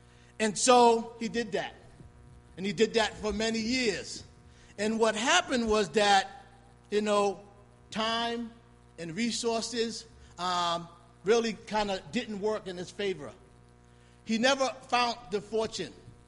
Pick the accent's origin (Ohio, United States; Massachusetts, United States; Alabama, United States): Massachusetts, United States; Boston; And growing up in Roxbury, dealing with a lot of dysfunctions at home and all the stuff that I seen, I was really on the fence.